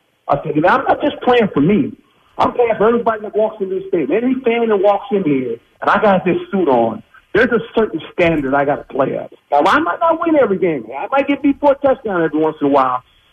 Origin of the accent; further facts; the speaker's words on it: West Coast, United States; I'm a Philly guy, and I'm from the West Coast, man. I'm from the West Coast.